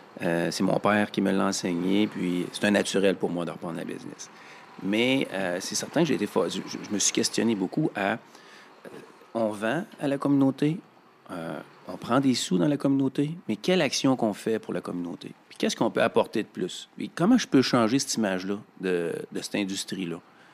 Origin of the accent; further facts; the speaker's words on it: Saint-Jean-de-l'Île-d'Orléans, Quebec, Canada; C'est l'île d'Orléans. C'est mon patelin, c'est ma place.